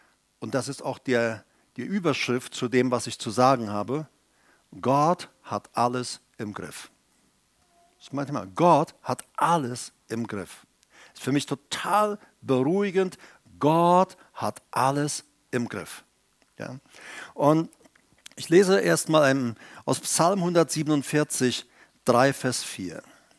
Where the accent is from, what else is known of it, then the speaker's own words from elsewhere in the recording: Paraguay; Aber ich komme ja aus Südamerika, aus Paraguay. Da ist es noch mal extremer.